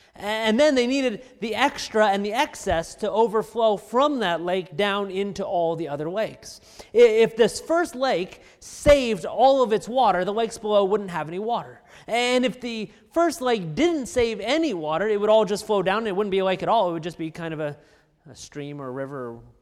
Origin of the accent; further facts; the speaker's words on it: California, United States; When I was growing up in California, my family and I used to go to visit occasionally a lake high up in the mountains.